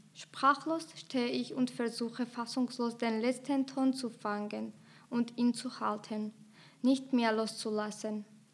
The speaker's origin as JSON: {"language": "German", "country": "Georgia", "lives_now": "Hamburg, Germany", "said": "Ich komme aus Georgien"}